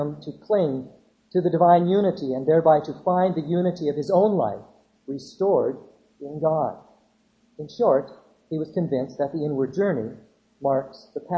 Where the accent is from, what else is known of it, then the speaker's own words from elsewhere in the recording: Canada; I'm a Canadian. I live in Canada.